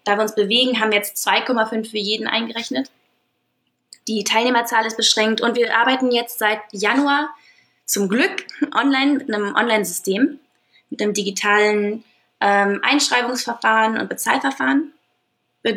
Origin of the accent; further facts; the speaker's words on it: Aachen, North Rhine-Westphalia, Germany; also born or lived in Münster; Münster ist eine wunderschöne Stadt. Da habe ich gewohnt, bis ich 5 war. Dann sind ich und meine Mutter rüber nach Aachen. Ich bin hier zur Schule gegangen, hier aufgewachsen.